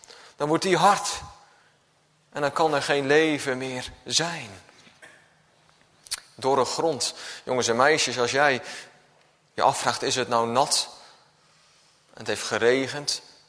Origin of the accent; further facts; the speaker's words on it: Gelderland, Netherlands; Ik kom zelf van de Veluwe